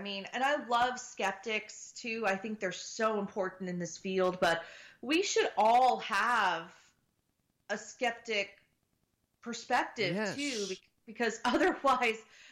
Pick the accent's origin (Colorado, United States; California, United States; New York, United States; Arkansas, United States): California, United States; San Diego; I'm originally from San Diego. So I was also, you know, commuting back and forth to and from